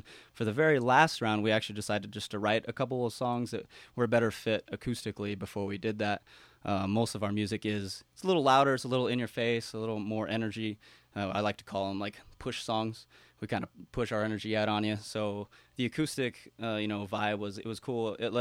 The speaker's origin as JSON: {"language": "English", "town": "Lake Havasu City", "region": "Arizona", "country": "United States", "said": "I'm actually the only one that's from Arizona, and I'm actually even from Lake Havasu."}